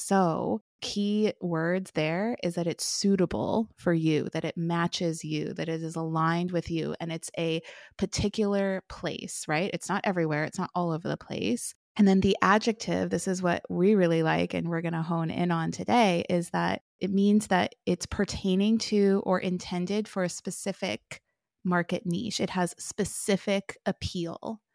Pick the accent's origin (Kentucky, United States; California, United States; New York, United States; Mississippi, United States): California, United States; So you guys know I'm born and raised in California.